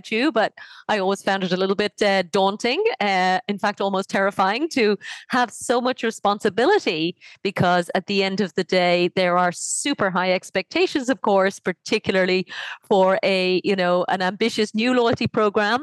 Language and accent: English; Ireland; I've seen that in my home country of Ireland.